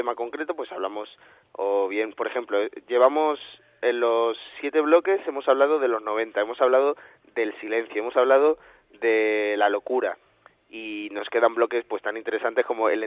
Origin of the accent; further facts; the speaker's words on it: Málaga, Andalusia, Spain; yo que soy de Málaga, trabajo en Radio Victoria